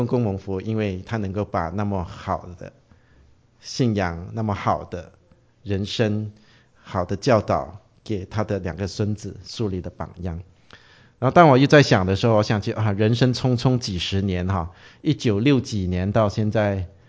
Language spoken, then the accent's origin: Chinese; Brunei; 因为我不会广东话的，那时候我只是讲普通话，然后他们就说啊，你是哪里来啊？我说我文莱来的。